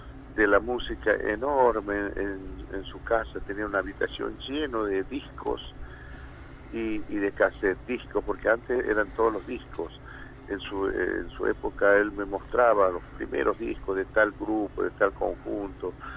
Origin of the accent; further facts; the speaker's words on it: Jujuy, Argentina; ahí a los que somos del norte argentino, sobre todo somos de Jujuy